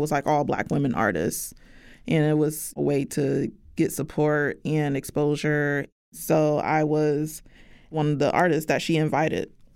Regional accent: United States; because, you know, I'm Black American. And so there are so many layers in regards to my history as a Black American person

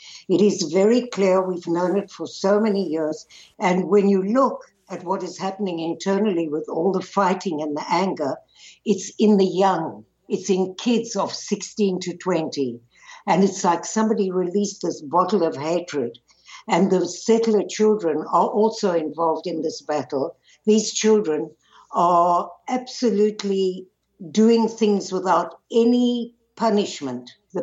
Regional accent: South Africa; born there; Well, I think you can already hear from the way that I speak that I was born in South Africa.

